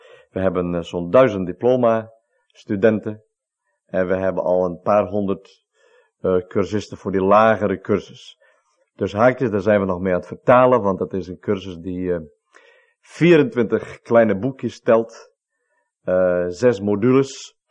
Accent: Northern Region, Malawi; first language Tumbuka; Dutch is a second language; Net als wij, Fries, en thuis spreken wij Fries, mevrouw en ik, spreken wij in het noorden van Malawi Tumbuka.

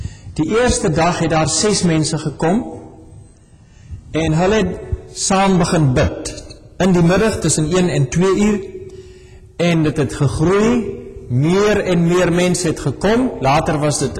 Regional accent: Northern Cape, South Africa; toe ek 17 jaar oud was, ons het op 'n klein dorpie gebly, in wat ons noem die Noordwes-Kaap, die noordweste van Kaapland, naby die Kalahari.

